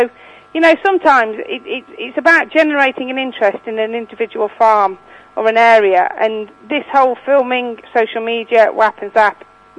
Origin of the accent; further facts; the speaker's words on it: Leek, West Midlands, United Kingdom; how it got taken away in Leek, in my hometown.